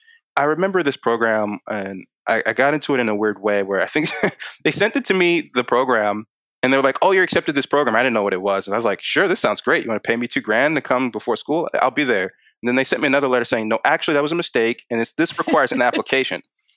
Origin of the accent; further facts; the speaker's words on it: Maryland, United States; I narrowed out Morgan because I grew up in Baltimore County, felt like it was way too close to home.